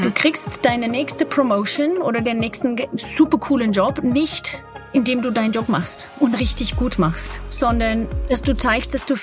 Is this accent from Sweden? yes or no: yes; Sweden; accent: Swedish; German is a second language; Ich komme aus Schweden ursprünglich, muss man ja sagen. Also mein Akzent ist da schwedisch